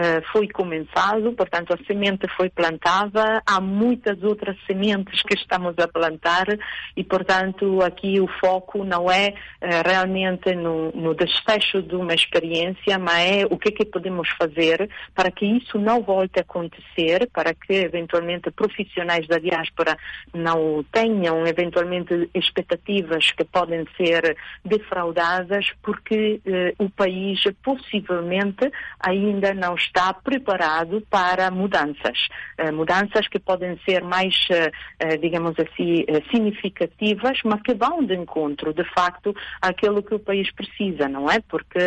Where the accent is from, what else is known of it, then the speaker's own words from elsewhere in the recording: Cape Verde; de poder aproximar-me ao meu país de origem e ver de que forma que eu posso continuar a ser útil para o desenvolvimento de Cabo Verde